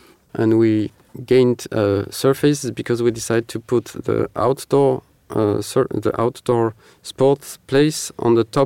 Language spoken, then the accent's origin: English; Marseille, Provence-Alpes-Côte d'Azur, France; English is a second language; now in Paris, France; I am myself from Marseille, and we decided after a few experiences in Austria and in France to work in Paris